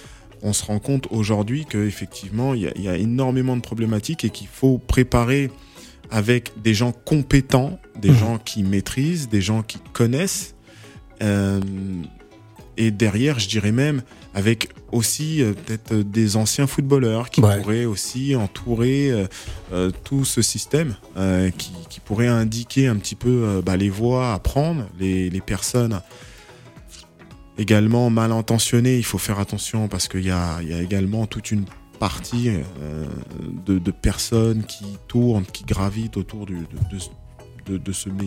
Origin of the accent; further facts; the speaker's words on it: Côte d’Ivoire; je suis ivoirien